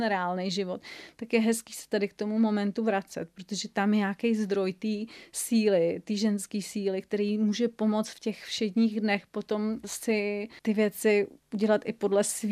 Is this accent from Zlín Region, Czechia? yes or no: no; České Budějovice, South Bohemian Region, Czechia; tady žiju celý život v Budějovicích